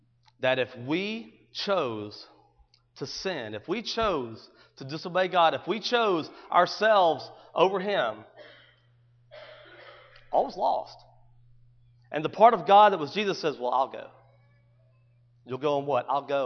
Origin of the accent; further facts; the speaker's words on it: United States; I don't need any help. I'm an American.